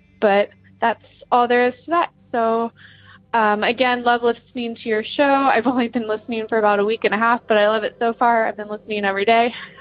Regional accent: Columbus, Ohio, United States; I'm from Columbus, Ohio. I actually just called in a few minutes ago for another story, but I figured I'll go ahead and tell this extra one. I am 29 years old, and again, Columbus, Ohio.

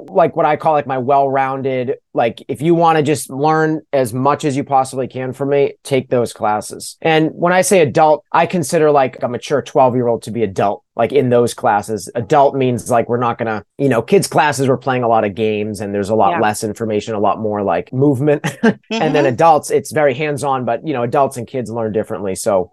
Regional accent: Pepperell, Massachusetts, United States; So I grew up in Pepperell, Massachusetts

